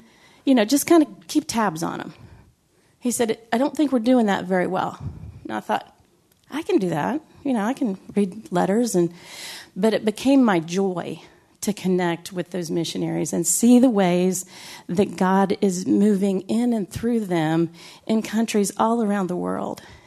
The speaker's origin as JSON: {"language": "English", "region": "Ohio", "country": "United States", "tie": "born or raised there", "also_born_or_lived": "Brazil / Florida", "said": "So fast forward, grew up in Ohio. After we came back from Brazil, grew up in Ohio, moved to Florida. Lived in Florida for about 14 years."}